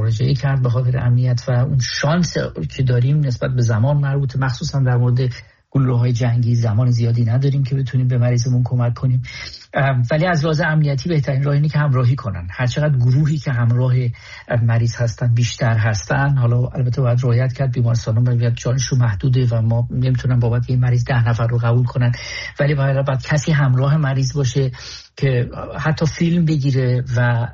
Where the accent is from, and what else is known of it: Iran